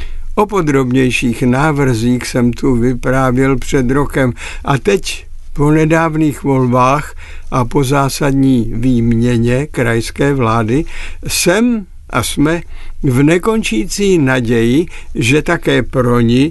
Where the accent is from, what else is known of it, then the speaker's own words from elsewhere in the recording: Opočno, Hradec Králové Region, Czechia; jak u nás v Opočně, kde se od útlého dětství cítím doma